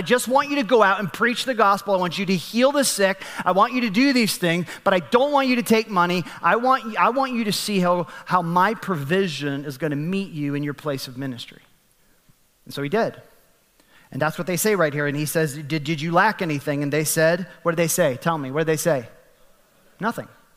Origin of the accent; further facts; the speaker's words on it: United States; Now I have to speak as an American. We're preaching the gospel in America right now.